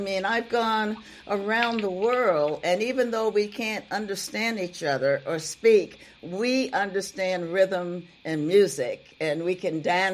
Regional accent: New York City, New York, United States; I was born and raised in New York City, one block from the Apollo Theater was where I was born on 124th Street.

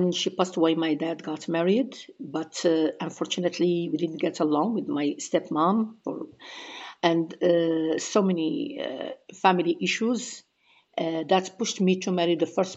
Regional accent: Morocco; English is a second language; I am from Morocco.

